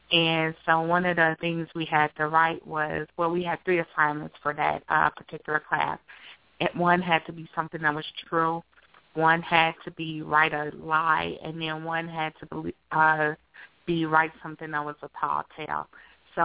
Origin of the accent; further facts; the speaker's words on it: Gary, Indiana, United States; I am from Gary, Indiana, in the Midwest. I have a younger sister. She's an attorney in Orlando. And life in Gary was really fun growing up